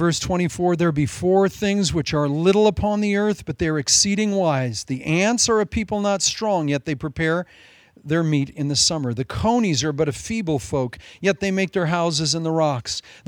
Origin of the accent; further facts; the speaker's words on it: Midwest, United States; I'm from the Midwest. We have our own version of locusts.